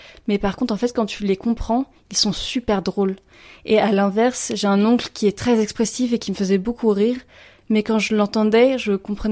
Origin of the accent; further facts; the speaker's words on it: France; je suis franco-autrichienne, j'ai grandi en France, mais j'ai une mère autrichienne qui ne m'a pas parlé allemand étant petite.